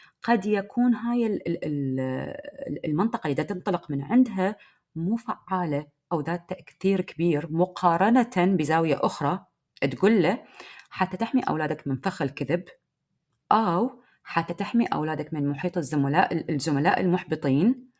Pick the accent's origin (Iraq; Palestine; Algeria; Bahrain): Iraq; accent: Iraqi; اليوم انا دا احكي وياك، دا احكي بلهجتي العراقيه، دا احكي وياك ضمن تسلسل معين